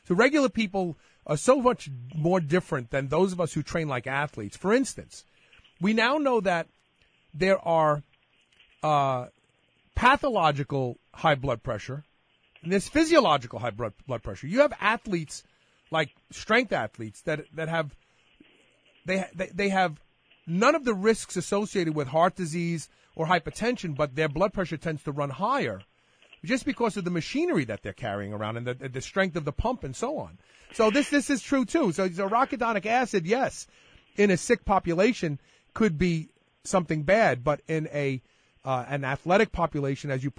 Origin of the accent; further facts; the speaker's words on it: Brooklyn, New York, United States; Just because I'm from Brooklyn and I don't pronounce anything right.